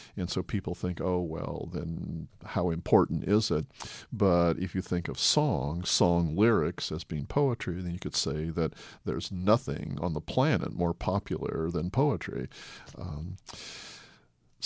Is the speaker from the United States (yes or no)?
yes; Los Angeles, California, United States; I first got interested in poetry when I was growing up in Los Angeles, and the Beat Generation had just come to town